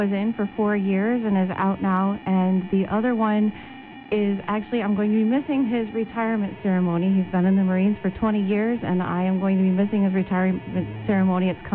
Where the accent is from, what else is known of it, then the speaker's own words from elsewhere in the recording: Mendota, Illinois, United States; now in Yuma, United States; Mendota, Illinois is where I grew up, in Compton, Illinois, which is really funny because everybody hears Compton out here and thinks California.